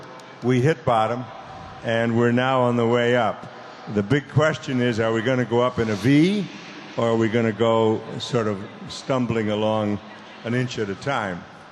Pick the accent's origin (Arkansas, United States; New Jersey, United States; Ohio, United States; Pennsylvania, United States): Pennsylvania, United States; Philadelphia; I'm from Philadelphia, and I happen to be a big fan of Philadelphia